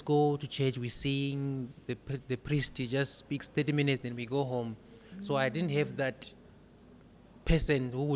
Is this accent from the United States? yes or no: no; Zimbabwe; now in South Africa; I come from Zimbabwe originally, but I stay here in South Africa, and I got married here in South Africa to a beautiful woman.